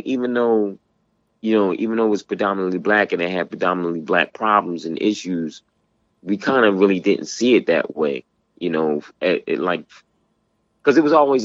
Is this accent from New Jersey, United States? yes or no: yes; Atlantic City, New Jersey, United States; I grew up in Atlantic City, New Jersey.